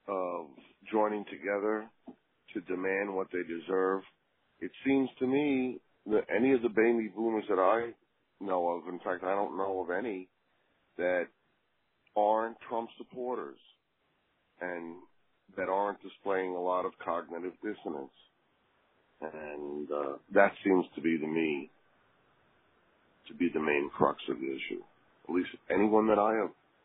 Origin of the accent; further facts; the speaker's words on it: New York, United States; I'm from Long Island. I'm a 59-year-old individual.